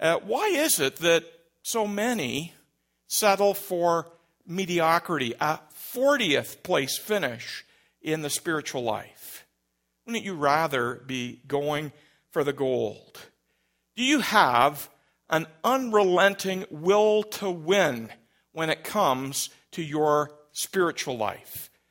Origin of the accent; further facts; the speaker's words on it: Canada; because I'm Canadian. I'm patriotic.